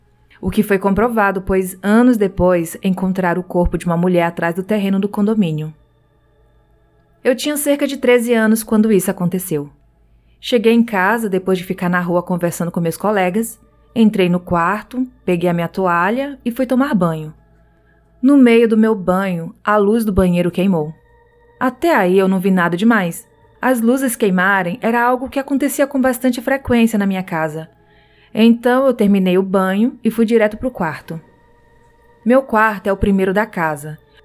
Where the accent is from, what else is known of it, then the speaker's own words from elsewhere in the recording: Manaus, Amazonas, Brazil; sou de Manaus, Amazonas